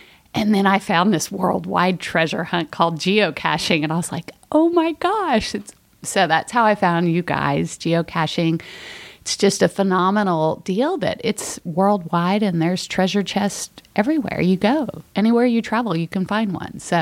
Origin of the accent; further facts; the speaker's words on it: Texas, United States; I'm from Texas, and to come all the way here and see the headquarters